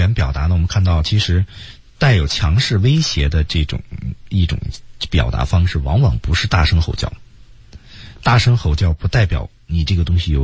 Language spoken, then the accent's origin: Chinese; China; 那么这个词也是我们就是中国的英语使用者不怎么用的词啊